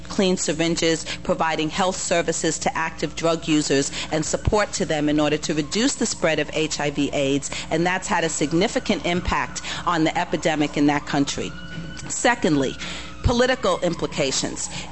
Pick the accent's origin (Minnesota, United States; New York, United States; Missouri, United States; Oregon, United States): New York, United States; You all are directly across from my home state of New York